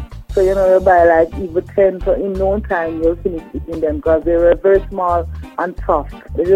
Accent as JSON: {"language": "English", "town": "Silent Hill", "region": "Clarendon", "country": "Jamaica", "said": "I'm from Silent Hill, Clarendon."}